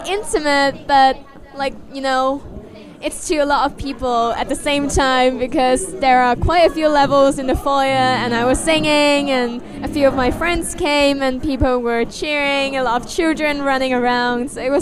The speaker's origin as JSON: {"language": "English", "country": "Hong Kong", "second_language": "English", "moved": "as an adult", "lives_now": "Bristol, United Kingdom", "said": "I'm from Hong Kong originally, and I moved to Bristol about 2 years ago."}